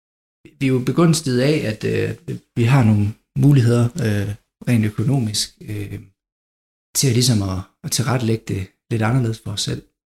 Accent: Silkeborg, Central Denmark Region, Denmark; Og jeg kommer fra Silkeborg, i hvert fald fra størstedelen af mit livs vedkommende.

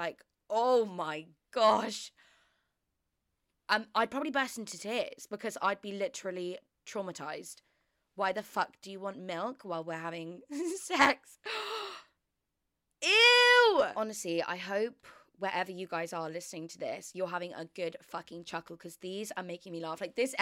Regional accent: Australia; He started to talk in a Southern American accent. We're Australian.

